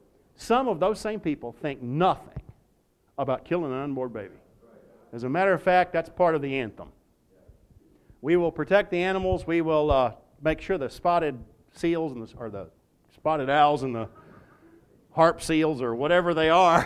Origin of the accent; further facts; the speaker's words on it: the South, United States; It's been so long, I'm from the South. I don't even know if I even had ancestors that owned slaves.